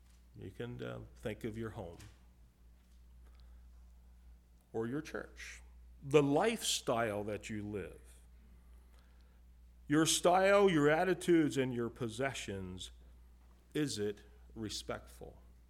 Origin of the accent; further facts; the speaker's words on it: Pennsylvania, United States; and I'm from Pennsylvania, and I like to shake hands, meet people, that's respectful.